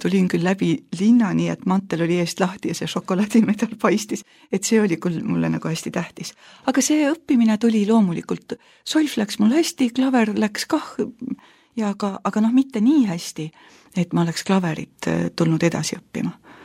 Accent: Tapa, Lääne-Viru County, Estonia; 5-aastaselt hakkas siis laste muusikakoolis see asi pihta Tapal, kus oli minu sünnikodu ja minu pere elas.

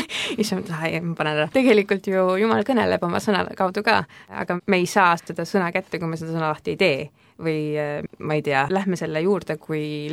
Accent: Kadrina, Lääne-Viru County, Estonia; ma olen pärit Kadrinast, mis on väike kohake Rakvere kandis lähedal ja käisin Kadrina koolis

